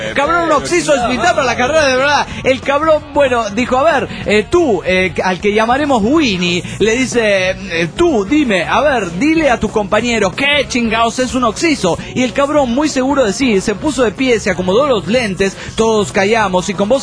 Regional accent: Santander, Cantabria, Spain; Vengo desde Cantabria para hacer loas a ustedes.

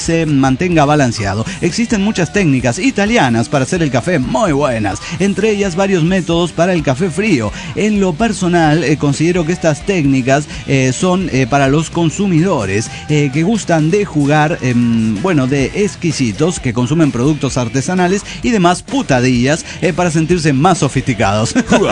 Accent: Cochabamba, Bolivia; de Cochabamba, Bolivia.

